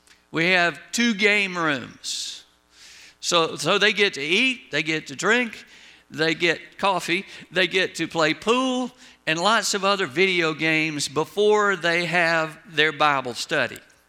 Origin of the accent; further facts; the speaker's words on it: Augusta, Georgia, United States; now in Rome, United States; We'll say Rome, Georgia, but we were raised in Augusta.